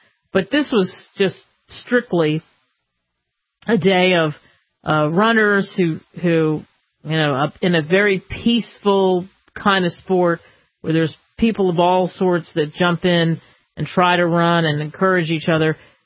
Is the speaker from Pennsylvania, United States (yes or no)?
yes; Philadelphia, Pennsylvania, United States; Growing up in Philadelphia and taking trains down and having friends